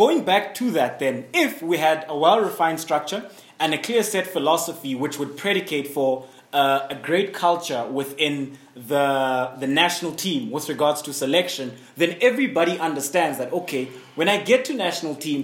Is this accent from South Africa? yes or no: yes; South Africa; I mean, we all know what our strengths are as South African players.